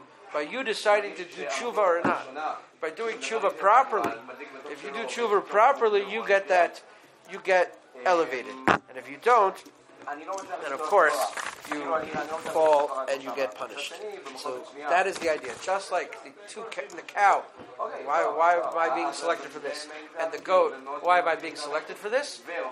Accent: Manhattan, New York, United States; Now, I'm from Manhattan, so all the animals look the same to me.

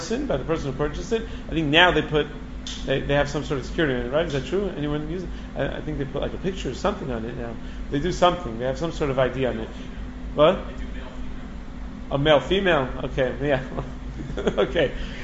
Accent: Five Towns, New York, United States; When I was a kid growing up in the Five Towns, my father worked in Manhattan

